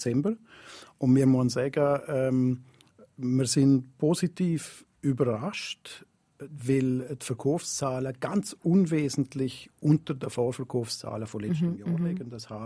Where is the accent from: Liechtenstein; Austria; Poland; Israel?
Liechtenstein; Also ich bin ja gebürtiger Liechtensteiner, bin ja da aufgewachsen, habe da Skifahren gelernt